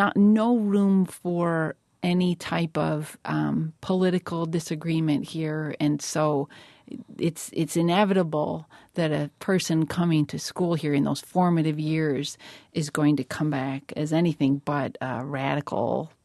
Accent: Grafton, Wisconsin, United States; I describe myself as a small town Wisconsinite to people because I grew up in Grafton, but Grafton now is very much part of the Milwaukee metro area. And when I was growing up, it was 7,000 people, and it's really not a small town.

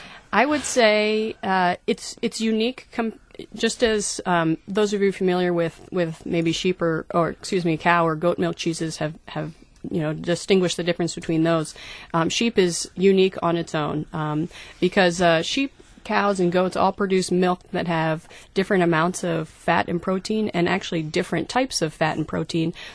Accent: East Coast, United States; Well, I can't claim to be from Wisconsin. I'm originally from the East Coast.

